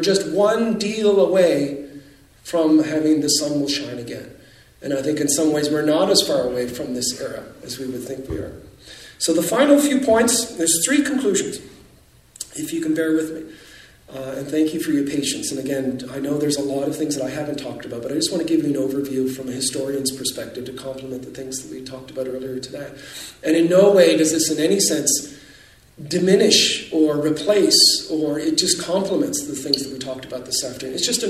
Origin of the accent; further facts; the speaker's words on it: Canada; But as a Canadian, as someone trying to understand